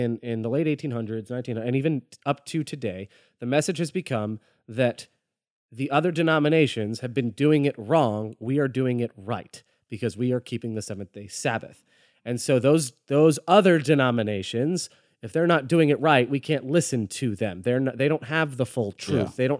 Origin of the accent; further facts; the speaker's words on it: Florida, United States; Or, you know, I'm from Florida. I can't really say that about anyone.